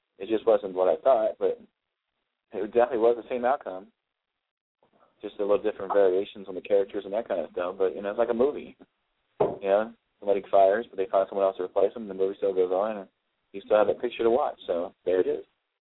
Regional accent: Ohio, United States; I'm actually from Ohio.

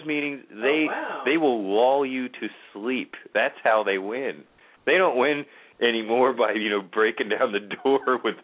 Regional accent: Baltimore, Maryland, United States; I'm from Baltimore.

